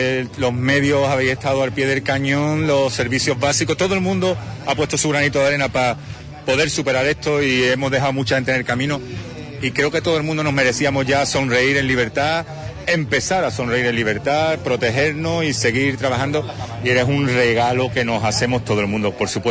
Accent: Huelva, Andalusia, Spain; tenemos unos embajadores naturales en Huelva, que somos todos los onubenses

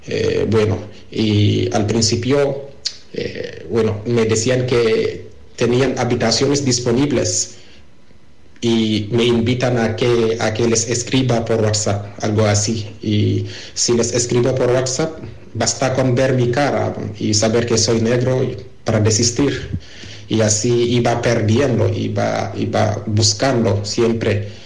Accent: Senegal; Spanish is a second language; now in Huelva, Spain; soy de Senegal y tengo 29 años.

